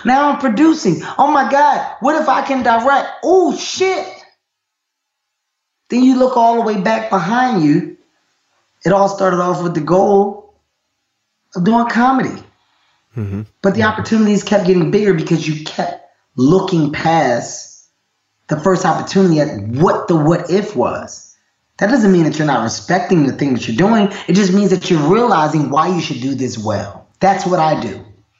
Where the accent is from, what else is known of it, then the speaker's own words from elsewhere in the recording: Philadelphia, Pennsylvania, United States; I'm a guy from North Philadelphia.